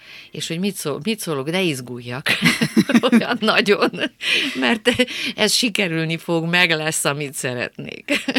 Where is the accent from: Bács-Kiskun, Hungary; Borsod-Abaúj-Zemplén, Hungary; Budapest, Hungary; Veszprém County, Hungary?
Budapest, Hungary; én városi lány vagyok, budapesti vagyok